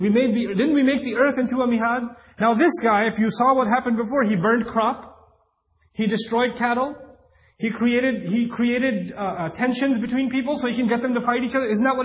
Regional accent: Pakistan; So I'm not wearing shalwar kameez because I'm super Pakistani.

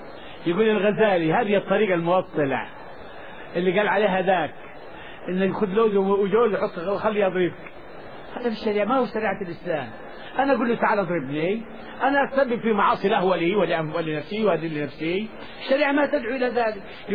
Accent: Egypt; moved away as an adult; now in Saudi Arabia; أول ما جيت من مصر

